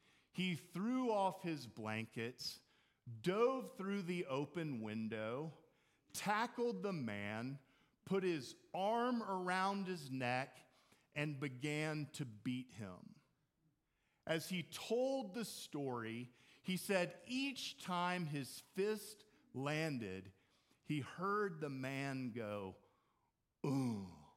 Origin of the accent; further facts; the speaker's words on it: Houston, Texas, United States; My grandparents lived in Tulsa, Oklahoma. I grew up in Houston, Texas